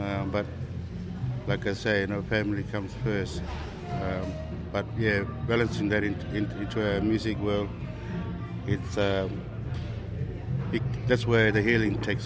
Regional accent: Baniela, Northern Territory, Australia; Garangali Band, our community, Baniela, is right on the coastal. It's right on the coast. We're not far from Groot.

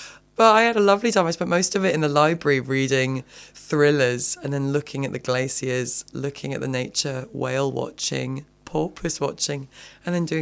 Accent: London, United Kingdom; I was born and raised in London. Like, I've known it since I was a kid. My family are all from London.

